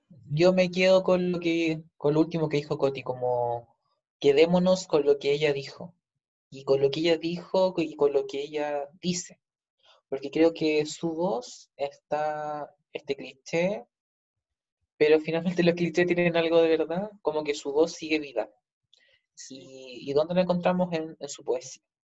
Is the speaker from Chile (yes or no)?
yes; Chile; que como chilenos reconozcamos nuestra andinidad también